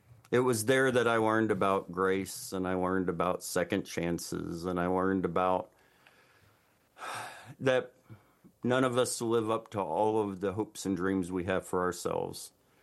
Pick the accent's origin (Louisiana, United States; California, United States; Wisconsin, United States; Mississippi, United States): Mississippi, United States; Yeah, I'm a sixth generation Mississippian. I grew up in Mississippi. My people are here